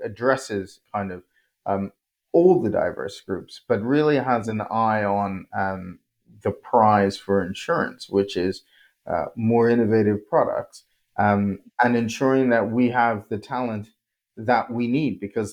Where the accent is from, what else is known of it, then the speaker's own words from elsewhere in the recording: Bermuda; I'm from Bermuda, you know, it's a center of reinsurance.